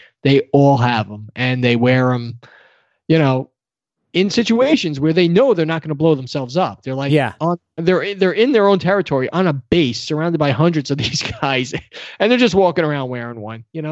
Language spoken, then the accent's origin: English; New York, United States; I'm 34 years old. I'm from New York.